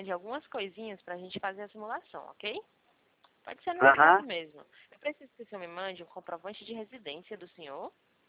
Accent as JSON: {"language": "Portuguese", "town": "Fortaleza", "region": "Ceará", "country": "Brazil", "lives_now": "Rio Claro, Brazil", "said": "eu sou do Ceará, eu sou lá de Fortaleza, mas eu tô morando em São Paulo agora. Eu tô falando com o senhor aqui de Rio Claro"}